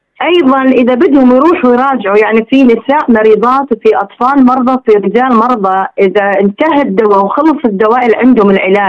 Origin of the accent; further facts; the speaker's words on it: Palestine; moved away as an adult; now in Sweden; إحنا كفلسطينيين خرجنا، إحنا ما عندنا وطن، وطننا سليم مسلوب، وطننا محتل. فلما جينا للسويد لبلد الإنسانية بعد إن فتح السويد اللجوء لكافة الناس، جينا حتى نبحث عن وطن،